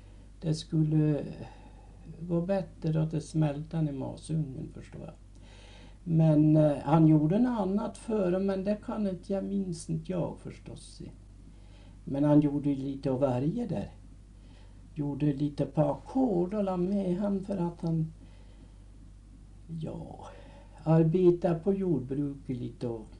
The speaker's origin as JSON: {"language": "Swedish", "town": "Moviken", "region": "Gävleborg County", "country": "Sweden", "tie": "born there", "said": "jag är ju född i Moviken, ja. 6 mars år 1900."}